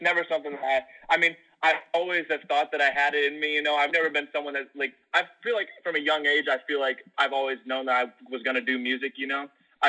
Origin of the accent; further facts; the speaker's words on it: South Bend, Indiana, United States; So I'm from South Bend, Indiana, and my grandpa has always played in local, like, 90s country cover bands, you know.